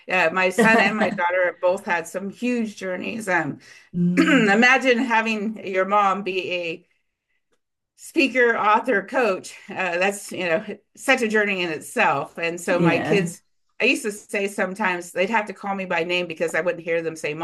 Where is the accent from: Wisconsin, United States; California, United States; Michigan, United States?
California, United States; Victorville; And my hometown, if those of you that have any clue where Victorville, California is, that was where I grew up at.